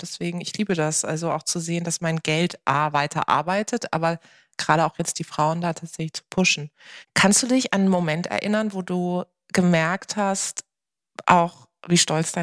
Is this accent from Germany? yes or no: yes; Karlsruhe, Baden-Württemberg, Germany; dann war das in meiner Heimatstadt in Karlsruhe